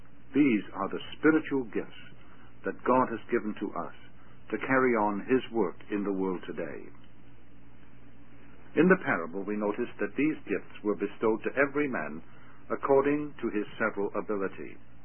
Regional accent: Wales, United Kingdom; I remember as a little boy going with my mother into Barclays Bank on Commercial Street in my hometown in South Wales.

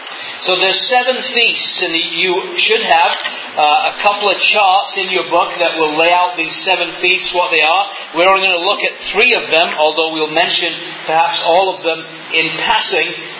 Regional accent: England, United Kingdom; moved away; I remember growing up in England, every September time, the churches over there would have a harvest festival.

